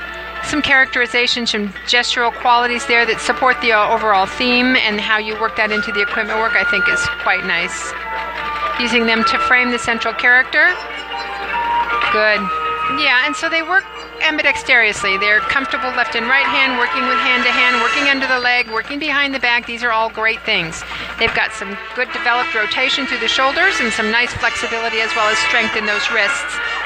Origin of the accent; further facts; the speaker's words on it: San Diego, California, United States; I'm here today from San Diego, California to be with you in the caption of Color Guard.